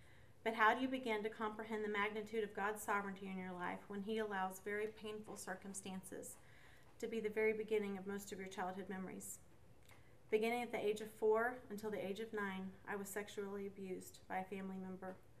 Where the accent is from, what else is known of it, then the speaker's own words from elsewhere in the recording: Texas, United States; moving 4 hours away to a college away from my hometown in Texas